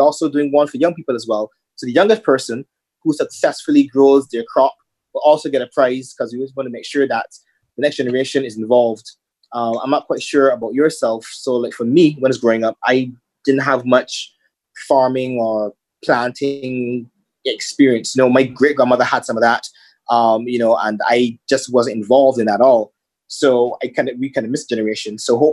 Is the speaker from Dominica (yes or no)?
yes; Dominica; I have family there. So growing up in Dominica, you know, you're kind of inundated in nature and stuff.